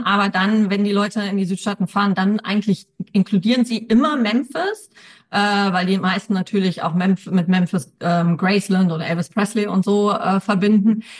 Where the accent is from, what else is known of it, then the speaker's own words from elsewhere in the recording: Cologne, North Rhine-Westphalia, Germany; weil ich bin Kölnerin